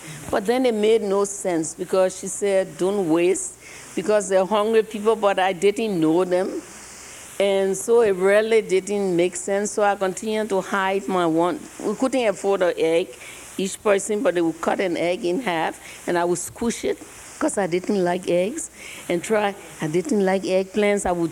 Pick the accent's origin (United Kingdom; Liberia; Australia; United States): Liberia; accent: Liberian; And then with my Liberian accent, I need this mic so that you understand.